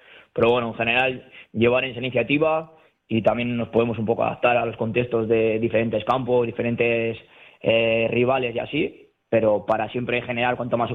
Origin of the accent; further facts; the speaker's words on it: Logroño, La Rioja, Spain; es verdad que conozco mucho más, porque soy también de Logroño, de La Rioja, pues toda esa zona más de Aragón, de Navarra, el País Vasco está claro, y La Rioja